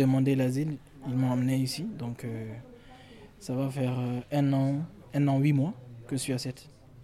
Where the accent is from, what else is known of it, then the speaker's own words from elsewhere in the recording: Guinea; now in France; Je suis guinéen, d'origine guinéen. Donc ça fait 2 ans que je suis en France maintenant.